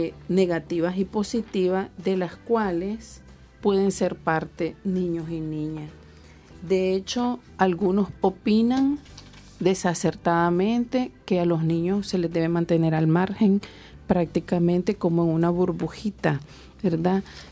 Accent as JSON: {"language": "Spanish", "country": "Nicaragua", "said": "todos somos nicaragüenses, todos tenemos derecho a estar en este país"}